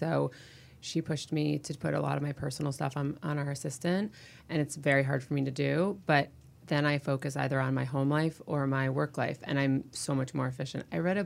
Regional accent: Connecticut, United States; which I'm from Connecticut

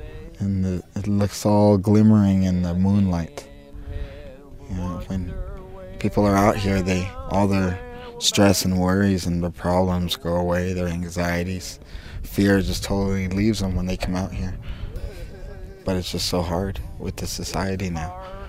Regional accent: Kamsack, Saskatchewan, Canada; I'm 27 years old and I'm from Kamsack, Saskatchewan, Canada.

